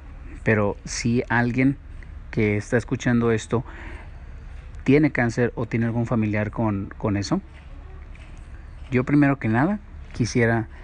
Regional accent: Mexico; Yo soy de México y aquí no tenemos esa cultura de prevención en muchas de las cosas.

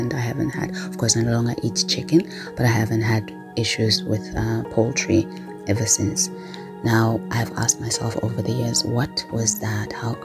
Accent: Mount Fletcher, Eastern Cape, South Africa; when I was maybe 6 or 7 years old, growing up in Mount Fletcher, Esmonyamin, which was a small village where my grandmother and my grandfather raised us.

